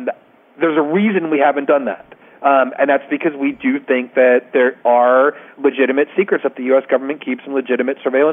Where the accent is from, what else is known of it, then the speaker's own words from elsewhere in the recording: United States; now in Brazil; So, you know, look, I'm an American, right?